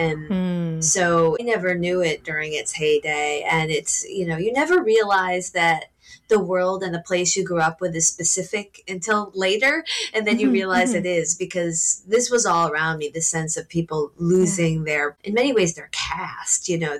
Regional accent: Grosse Pointe, Michigan, United States; I've never set a book, even anywhere near my hometown, which is Grosse Pointe, just outside of Detroit

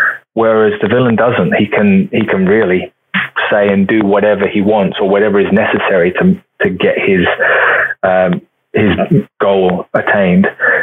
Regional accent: Luton, East of England, United Kingdom; born there; I was born in Luton, which is 20 miles north of London. It's a town that is wonderful and also a little rough. It's a working class town. I kind of liken it, to Americans, to a sort of Detroit.

